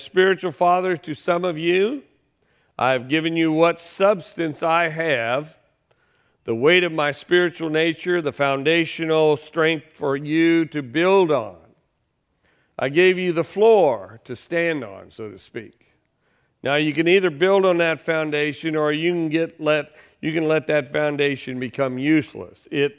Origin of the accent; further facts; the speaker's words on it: Decatur, Illinois, United States; I came home in 1998. I grew up here in Decatur. I went to Dennis School and Woodward Wilson Junior High School, and I graduated from MacArthur High School in 1965.